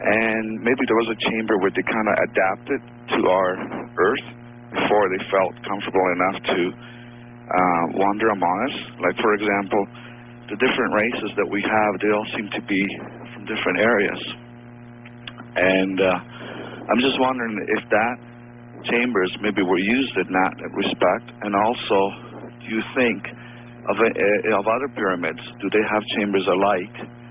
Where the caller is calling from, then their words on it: Vancouver, British Columbia, Canada; I'm calling from Vancouver.